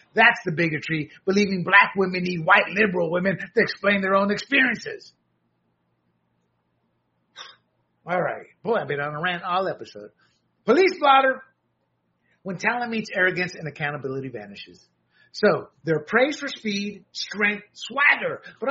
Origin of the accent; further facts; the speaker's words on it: the South, United States; I grew up in the South. Many of my friends were black.